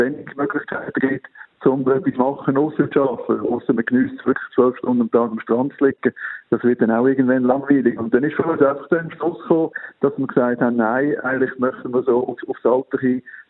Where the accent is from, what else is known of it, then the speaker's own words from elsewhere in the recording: Switzerland; als Schweizer